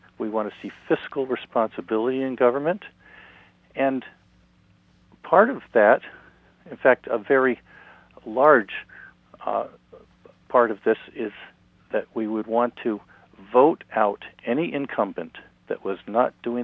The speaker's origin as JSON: {"language": "English", "region": "New England", "country": "United States", "tie": "born or raised there", "also_born_or_lived": "Michigan", "said": "I was born in Michigan, and my dad had several jobs before we settled in New England, and I moved into New York for my first job out of college."}